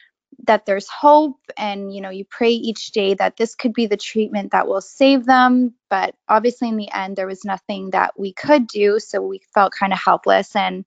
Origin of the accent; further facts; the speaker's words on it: Ottawa, Ontario, Canada; I'm from Ottawa, Ontario.